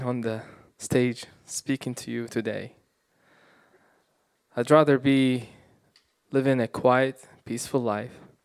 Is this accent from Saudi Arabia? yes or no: yes; Saudi Arabia; now in New Zealand; The house that I grew up in Saudi Arabia, was an extremist in Islam.